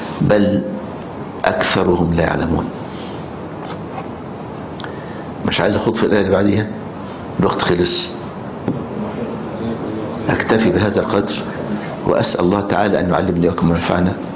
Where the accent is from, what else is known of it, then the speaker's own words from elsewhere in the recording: Egypt; رحنا نصطاد سمك في البحر الأحمر عندنا في مصر